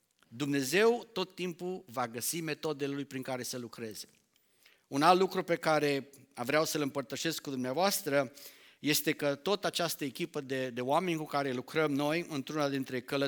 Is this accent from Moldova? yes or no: no; Romania; m-am băgat și eu ca român înainte